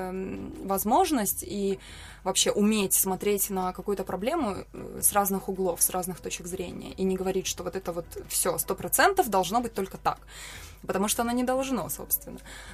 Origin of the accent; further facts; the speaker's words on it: Kazakhstan; also born or lived in Germany; На самом деле, я не уезжала из Казахстана в Швейцарию.